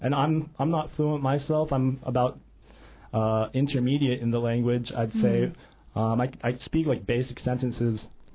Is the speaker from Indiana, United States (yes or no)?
no; Alaska, United States; I was raised here in Southeast where Tsingit is one of the biggest tribes around here.